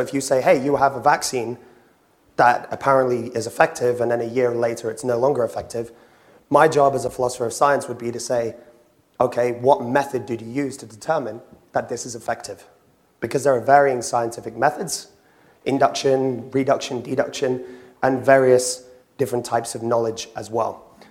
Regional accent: Wales, United Kingdom; first language Welsh; English is a second language; I come from a very working class background in England. My mother's from Scotland, my father's Irish. And I grew up in Wales, speaking Welsh, actually. I speak Welsh as a first language. And so my background is very working class. I grew up around a lot of farmers, grew up in rural Wales

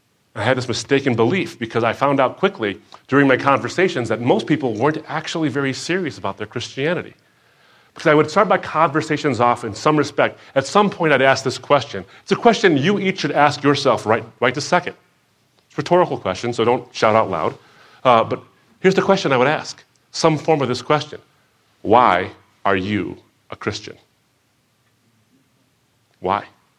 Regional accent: Detroit, Michigan, United States; Now, when I grew up in the Detroit area, in the suburb I grew up in, it was largely homogenous, very, very white.

